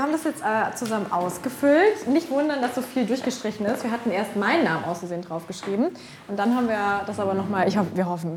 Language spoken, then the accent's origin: German; Berlin, Germany; Ich bin Berlinerin, Oma.